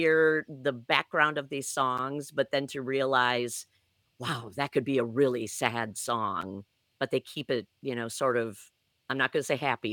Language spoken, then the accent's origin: English; Shawano, Wisconsin, United States; I grew up outside of Shawano, and I would say there was both the Schultz's Five and Dime right on Main Street.